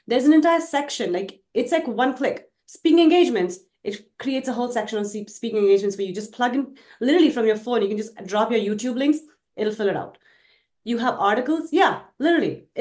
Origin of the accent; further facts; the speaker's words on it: India; now in United States; I grew up in India and I came from a very middle-class family.